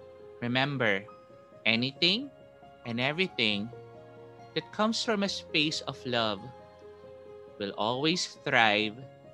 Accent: Philippines; It's something that I'm really proud of as a Filipino

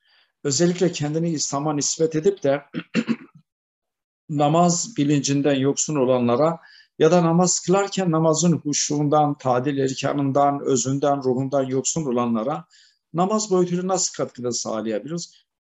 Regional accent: Malatya, Turkey; 1956 Malatya doğumluyum. İlkokul, ortaokul, lise, üniversite, tüm öğrenim hayatım Malatya'da geçti.

